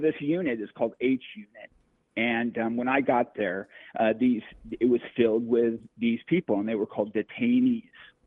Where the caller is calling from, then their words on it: Washington, United States; I am calling from the base of beautiful Mount Rainier in Washington.